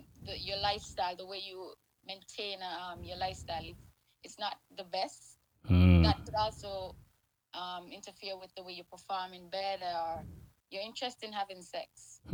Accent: St. Kitts & Nevis; I'm from the Caribbean island, the lovely Caribbean island of St. Kitts and Nevis.

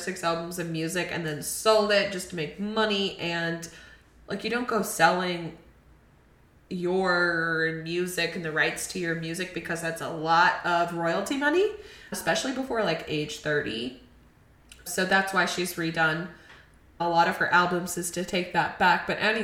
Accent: Texas, United States; I'm from Texas. Breathe Texas. I went to UT.

